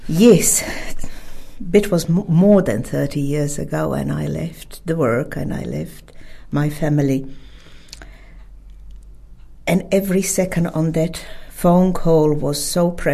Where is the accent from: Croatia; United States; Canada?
Croatia; Sisak, Sisak-Moslavina County; moved away as an adult; The place is called Sisak. It's very close. It's about 60 kilometers to the capital, Zagreb.